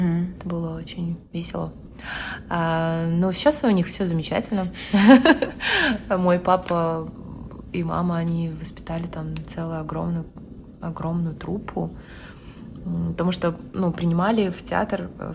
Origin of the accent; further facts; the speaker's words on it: Almaty, Kazakhstan; Я родом из Алматы. Я здесь родилась в далеком 78-м году в советской стране.